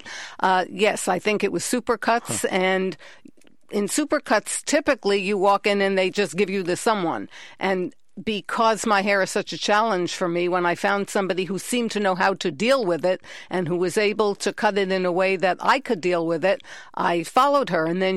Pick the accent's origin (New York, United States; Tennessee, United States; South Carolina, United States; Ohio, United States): New York, United States; And growing up in New York in a humid climate with frizzy hair before hair torturing devices were invented for mass market, I was a mess.